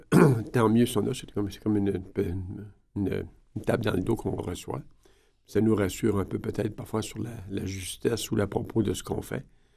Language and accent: French; Péribonka, Quebec, Canada; Moi, je suis originaire du Lac-Saint-Jean, je suis né à Péribonka, au Lac-Saint-Jean, où j'ai vécu jusqu'à l'âge de 11 ans, et dans une famille de 4.